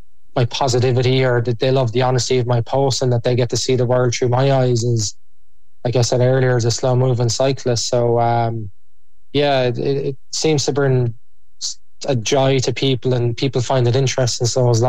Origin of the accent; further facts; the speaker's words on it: Ireland; just being Irish, like, you kind of, when people are giving you something or asking you if you want anything, you're like, ah, no, sure, I'm grand, I'll be fine.